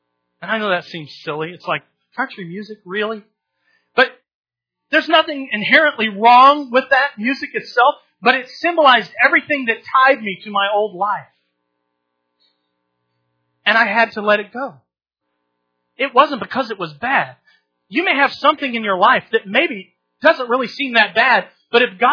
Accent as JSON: {"language": "English", "region": "Oklahoma", "country": "United States", "tie": "born or raised there", "said": "I grew up in Oklahoma. I listened to country music. I was the cowboy."}